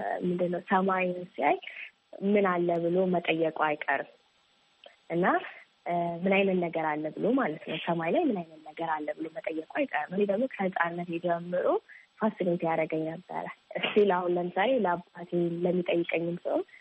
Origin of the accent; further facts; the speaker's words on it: Addis Ababa, Ethiopia; እኔ አዲስ አበባ ነው ተወልጄ ያደኩት።